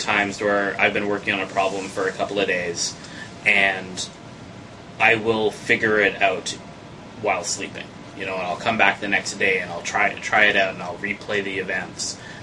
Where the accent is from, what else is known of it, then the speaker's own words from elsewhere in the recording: Canada; So I'm from Canada.